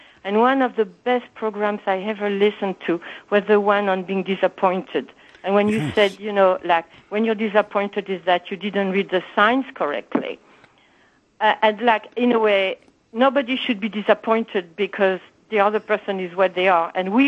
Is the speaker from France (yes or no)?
yes; Paris, Île-de-France, France; I'm from Paris. And when you look at the map, Paris is fairly north.